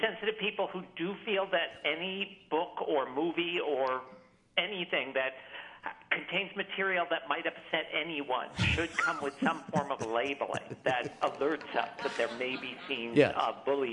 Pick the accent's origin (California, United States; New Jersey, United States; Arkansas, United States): New Jersey, United States; Because I think when I was growing up in New Jersey, I could not have been more fascinated with crafting, which continues.